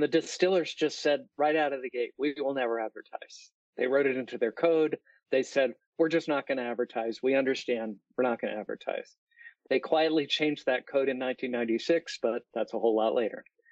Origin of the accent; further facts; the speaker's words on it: Massachusetts, United States; Again, in my home state, Massachusetts, we last raised the tax on alcohol in 1980